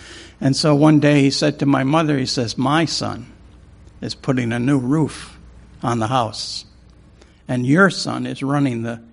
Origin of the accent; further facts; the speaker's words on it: United States; And for us, primarily, we grew up in the United States